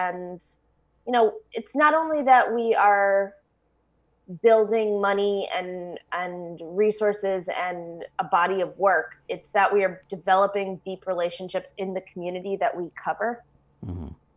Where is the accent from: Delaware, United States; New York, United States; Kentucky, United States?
New York, United States; Schenectady; I went to one of these protests in my hometown.